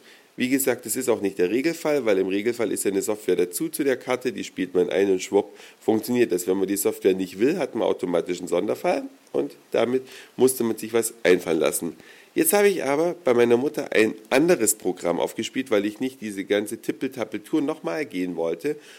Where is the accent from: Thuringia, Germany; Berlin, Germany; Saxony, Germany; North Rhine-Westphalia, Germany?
Saxony, Germany; now in Hamburg, Germany; Ich in Westsachsen geboren und aufgewachsen, mittlerweile ja schon seit über 10 Jahren in Hamburg, komme natürlich regelmäßig in meine sächsische Heimat